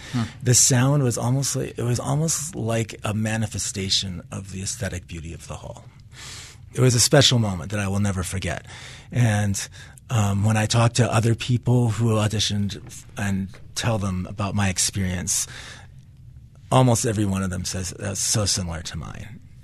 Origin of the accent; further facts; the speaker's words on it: Minnesota, United States; And I come from Minnesota, so I was just wowed.